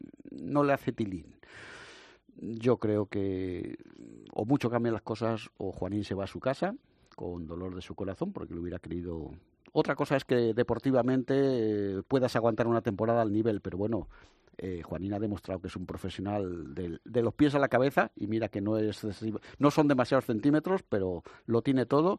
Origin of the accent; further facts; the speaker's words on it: León, Castile and León, Spain; como leonés que soy